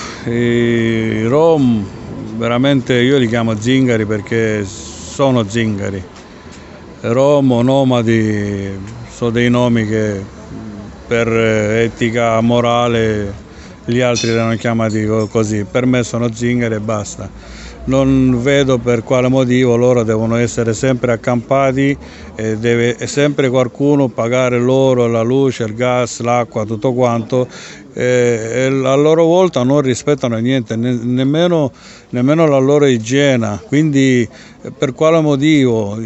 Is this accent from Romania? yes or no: yes; Bucharest, Romania; io essendo rumeno, per mia fortuna addirittura del centro di Bucarest